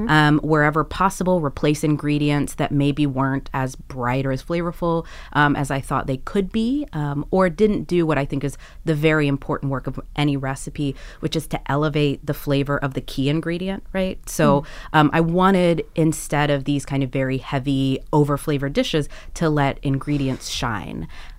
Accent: Atlanta, Georgia, United States; I grew up, as you said, I grew up in Atlanta, Georgia. At the time I was growing up in Georgia, it was a very small Latino community there.

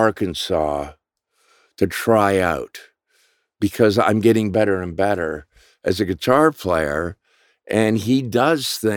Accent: Canada; And I'm from Canada.

